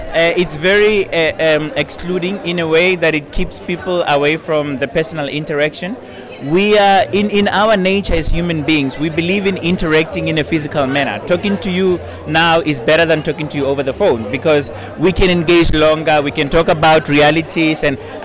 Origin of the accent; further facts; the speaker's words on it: Taung, North West, South Africa; English is a second language; I come from Taung in the Northwest Province, and I've been in business for 15 years.